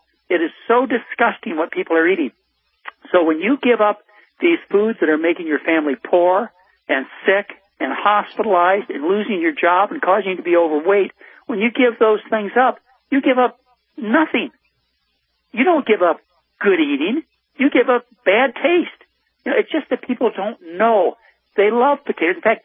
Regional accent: Midwest, United States; So wherever you're from, I was from the Midwest, and I was raised on mashed potatoes.

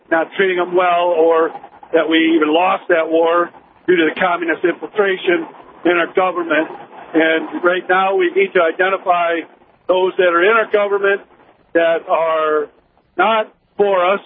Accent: United States; And I am just so proud of being an American.

